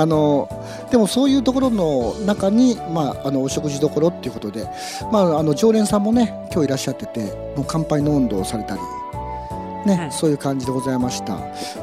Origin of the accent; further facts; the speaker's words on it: Aichi, Japan; 僕は愛知県の人間なんで全然分かってませんでしたけども